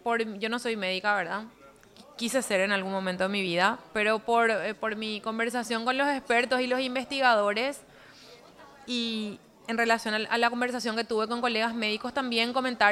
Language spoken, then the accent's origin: Spanish; Paraguay; pero para nosotros como paraguayos es el 21 de septiembre, el Día de la Juventud y de los Estudiantes.